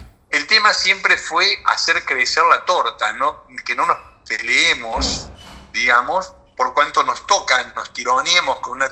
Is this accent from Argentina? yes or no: yes; Las Perdices, Córdoba, Argentina; Yo soy de Las Perdices